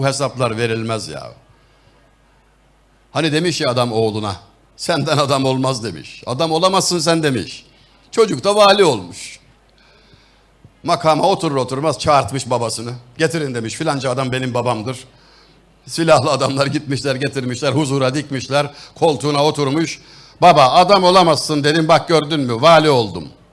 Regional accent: Çameli, Denizli, Turkey; Ya Denizli'ye gidiyorum memleketim ya. Doğduğum yer. İl merkezinde konferansım var. 110 kilometre ötedeki ilçede doğdum. Çameliliyim. Annem babam da orada.

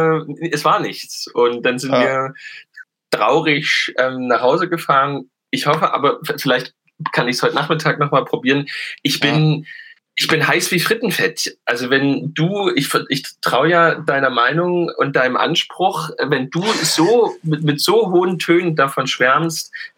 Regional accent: Saxony, Germany; Auch sehr beliebt ist bei uns in Sachsen das Wort Chefin.

